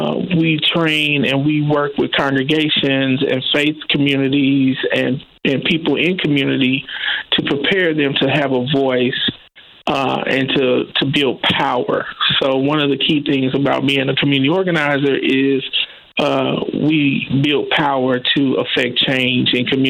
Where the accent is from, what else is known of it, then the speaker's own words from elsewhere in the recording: Kansas City, Missouri, United States; now in St. Louis, United States; because I was born and reared in Kansas City, Missouri, which is on the other side of the state. But after university, I moved to St. Louis.